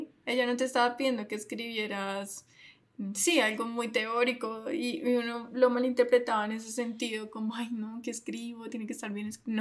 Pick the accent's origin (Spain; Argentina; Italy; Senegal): Italy; nuestra manera de ser y de vivir como italianos